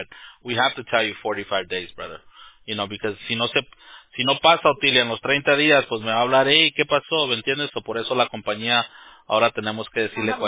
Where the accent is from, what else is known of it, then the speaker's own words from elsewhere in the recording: Lynwood, California, United States; Yeah, me too. Same. I'm from Los Angeles. Y mis papás son mexicanos también.